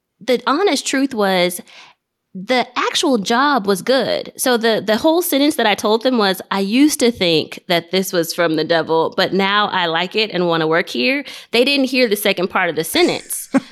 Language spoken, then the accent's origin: English; Nigeria; I'm Nigerian.